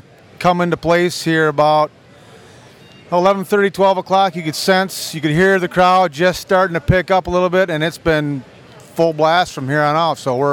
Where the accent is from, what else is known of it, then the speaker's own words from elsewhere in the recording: Minnesota, United States; Yes, and I am from Minnesota, and yes, listeners, I did feel sorry for you